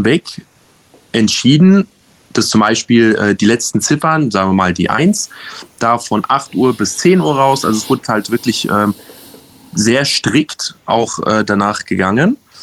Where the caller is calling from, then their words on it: Darmstadt, Hesse, Germany; Guten Abend von Darmstadt hier. Hallo. Ich bin ursprünglich aus dem Kosovo, beziehungsweise meine Eltern.